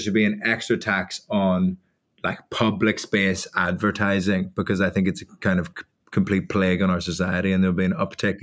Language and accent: English; Northern Ireland, United Kingdom; I mean, I'm a Northern Irish Catholic, so I obviously think they should just take all the money off the royal family.